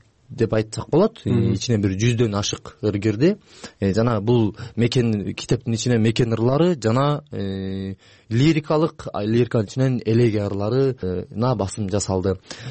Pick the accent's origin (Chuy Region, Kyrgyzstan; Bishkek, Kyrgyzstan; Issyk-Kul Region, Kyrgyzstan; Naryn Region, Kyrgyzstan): Naryn Region, Kyrgyzstan; Mantysh; born there; Нарын облусунун Кочкор районуна караштуу Мантыш айылында 1996-жылы туулгам.